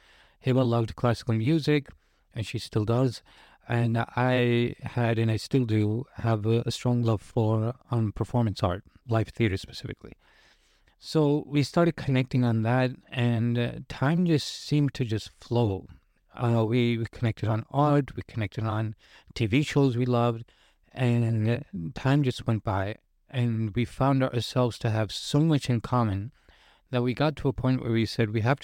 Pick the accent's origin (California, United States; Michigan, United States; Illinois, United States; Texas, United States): Illinois, United States; Chicago; I'm originally from Chicago. I have friends and family there.